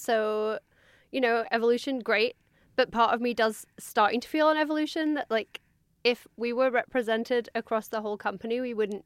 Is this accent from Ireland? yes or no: no; England, United Kingdom; I am English and a woman.